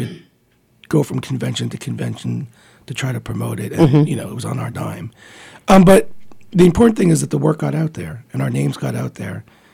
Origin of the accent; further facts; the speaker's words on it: Montreal, Quebec, Canada; also born or lived in Philippines; now in Toronto, Canada; Yeah. I was born in the Philippines. My family immigrated to Montreal when I was four. I grew up there, went to school there.